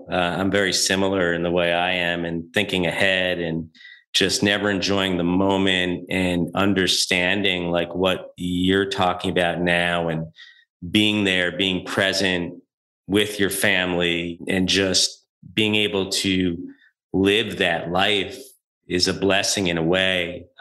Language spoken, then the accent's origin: English; New York, United States; And also as a New Yorker, thank you for your work there.